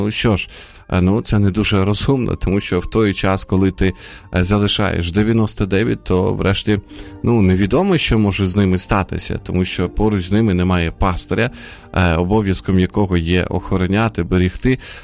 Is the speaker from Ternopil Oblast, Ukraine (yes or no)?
no; Izium, Kharkiv Oblast, Ukraine; ми приїхали разом з нашою молоддю, з мого рідного міста Ісум, приїхали на Дні молоді в Житомир.